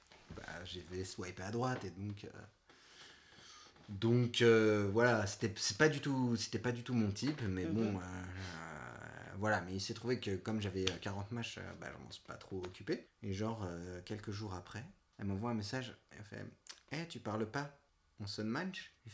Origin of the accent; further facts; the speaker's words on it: France; Je suis français, ouais, on se refait pas, tu vois.